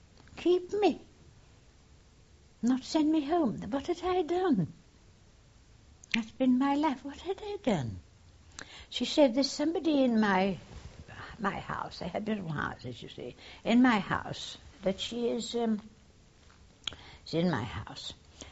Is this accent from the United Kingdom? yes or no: yes; Stoke-on-Trent, West Midlands, United Kingdom; because I was … from Stoke.